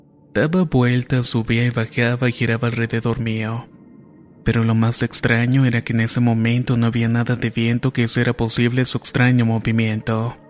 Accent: Honduras; soy de Honduras.

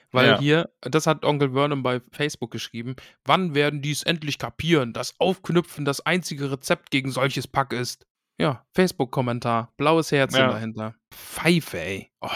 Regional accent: eastern Germany, Germany; ich bin aus dem Osten und da ist es so, da hat man quasi Nachbarn auch Tante genannt.

